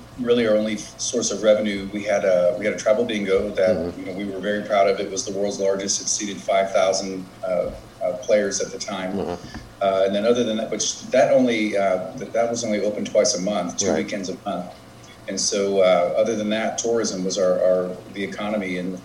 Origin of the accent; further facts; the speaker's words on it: New Jersey, United States; I grew up in New Jersey because my mom's from there, and so I actually worked down in Atlantic City as a teenager.